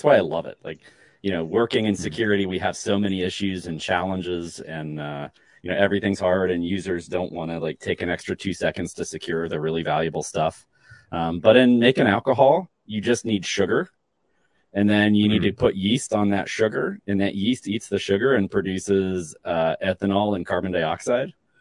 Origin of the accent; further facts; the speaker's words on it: Logan, Ohio, United States; we started it up in my hometown where I grew up. It's a little town called Logan in southeastern Ohio.